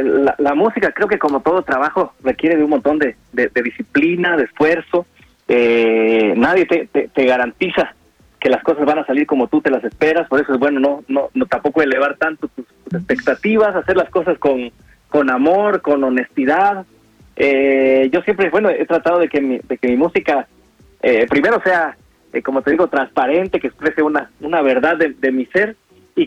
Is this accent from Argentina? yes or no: no; La Paz, Bolivia; now in Mexico; Yo soy cantautor, originario de La Paz, Bolivia, aunque ya acabo de cumplir 23 años viviendo en México.